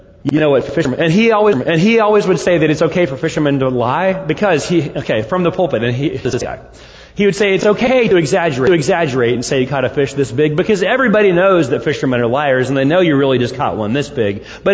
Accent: California, United States; born there; I was born in California, the land of fruits and nuts.

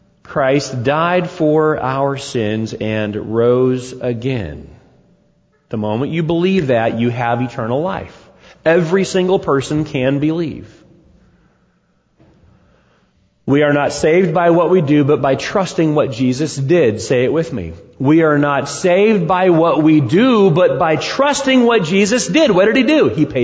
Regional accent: California, United States; born there; I was born in California, the land of fruits and nuts.

